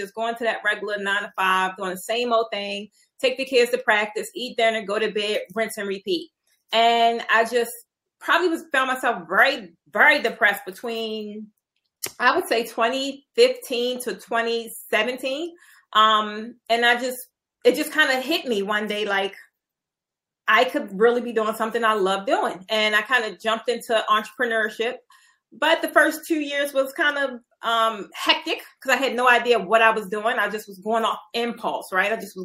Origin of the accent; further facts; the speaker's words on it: Baltimore, Maryland, United States; I'm originally from Baltimore.